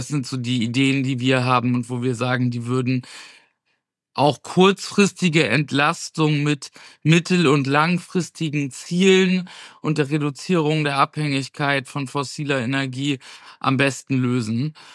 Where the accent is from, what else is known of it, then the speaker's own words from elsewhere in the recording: Schleswig-Holstein, Germany; Ich komme selbst aus Schleswig-Holstein.